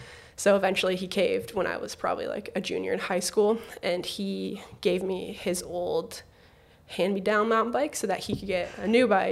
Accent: Hood River, Oregon, United States; also born or lived in Bellevue / Portland; No, I was born technically in Bellevue, Washington. Grew up in Portland until I was fourth grader, so pretty good chunk, and then moved to Hood River.

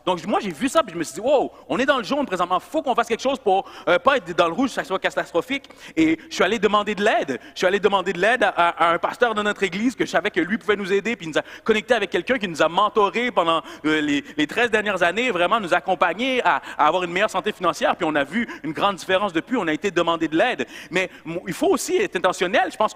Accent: Montreal, Quebec, Canada; pas à Québec, moi je viens de Montréal

